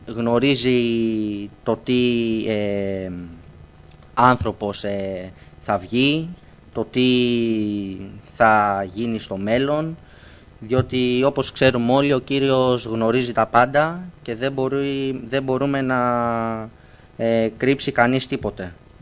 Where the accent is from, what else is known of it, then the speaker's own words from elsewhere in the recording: Athens, Attica, Greece; είμαι 18 ετών, κατάγομαι από την Αθήνα και έχω έτσι και λίγες ρίζες οικογενειακός εδώ από τον παππού.